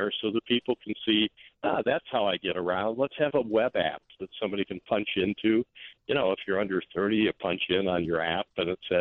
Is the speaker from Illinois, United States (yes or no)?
yes; Chicago, Illinois, United States; I'm a Chicagoan. I'm used to walking around the loop.